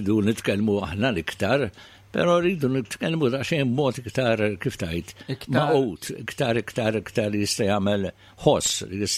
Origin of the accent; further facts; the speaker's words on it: Gozo, Malta; U allura dak aħna mbagħad minn Għawdex obbligati li nagħmlu dak illi l-liġijiet jimponu fuqna.